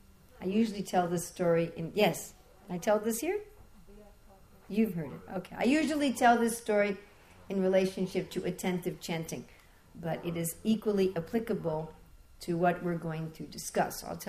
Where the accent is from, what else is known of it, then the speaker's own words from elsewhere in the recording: New York, United States; also born or lived in New Jersey; I'm from New York. We talk very fast.